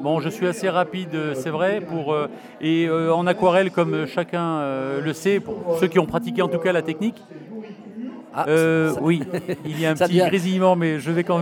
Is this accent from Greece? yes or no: no; Occitanie, France; je suis originaire du Tarn-et-Garonne.